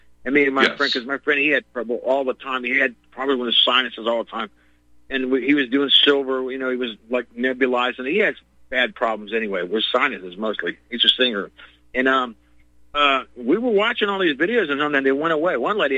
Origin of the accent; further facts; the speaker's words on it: Ukraine; I'm from Ukraine. I know all about them.